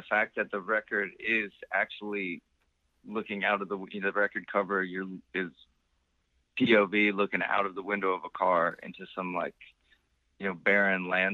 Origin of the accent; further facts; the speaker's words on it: Denver, Colorado, United States; I grew up in Denver, and it just wasn't, you know, it didn't seem like a thing that I'd ever seen before.